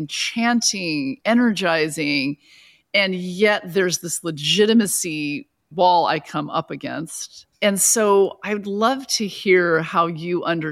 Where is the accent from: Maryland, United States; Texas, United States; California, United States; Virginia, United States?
California, United States; I like to say I come from Orange County, and whether you know what that's like or not, it's very suburban grid.